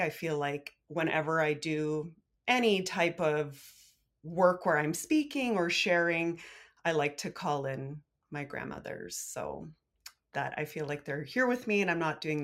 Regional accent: Fort McPherson, Northwest Territories, Canada; I'm a Tetlikwichin from Fort McPherson.

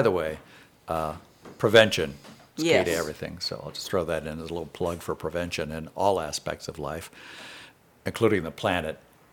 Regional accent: Pennsylvania, United States; But I was born in Pennsylvania. That's where I spent most of my childhood and enjoyed being outside a lot.

